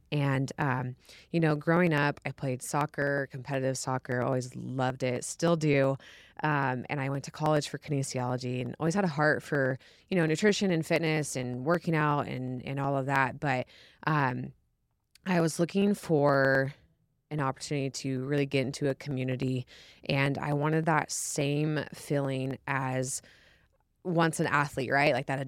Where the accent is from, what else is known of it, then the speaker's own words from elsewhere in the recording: California, United States; Yeah, about myself, I come from Northern California.